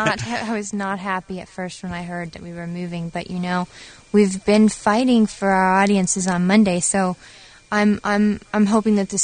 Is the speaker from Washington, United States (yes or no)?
no; San Antonio, Texas, United States; No, I haven't. You know, I'm from San Antonio. It's really far.